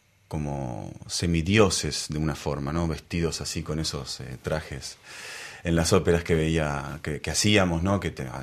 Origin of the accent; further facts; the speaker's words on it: Buenos Aires, Argentina; moved away as an adult; now in Paris, France; hasta ese momento yo vivía en Buenos Aires, y si bien ya había comenzado mis primeros pasos en mi país, en los teatros de Buenos Aires